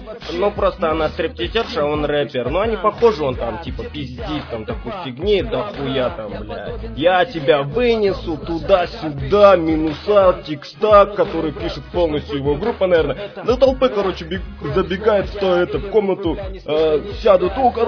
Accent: Saint Petersburg, Russia; Я был летом в Питере у вас. Это мой родной город. Очень люблю его.

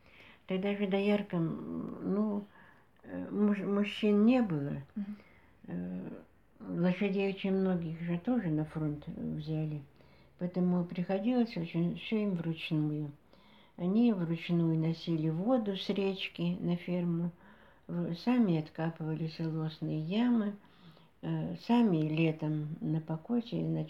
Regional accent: Sosnovka, Kemerovo Oblast, Russia; born there; Так, я родилась в деревне Сосновка, тогда был Беловский район, сейчас Гурьевский район, 10 июля 1932 года.

